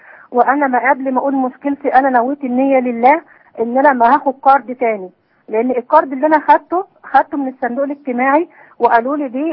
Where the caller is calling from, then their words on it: Port Said, Port Said Governorate, Egypt; من بورسعيد.